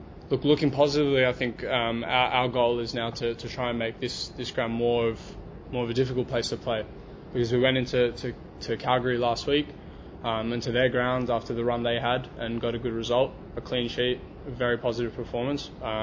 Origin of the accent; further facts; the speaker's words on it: Sydney, New South Wales, Australia; now in Toronto, Canada; I'm from Sydney, Australia, and that's. That's something I consider quite lucky, in my opinion.